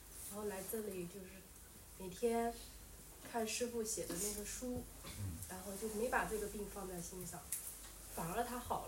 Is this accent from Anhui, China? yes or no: yes; Anhui, China; 我家是安徽的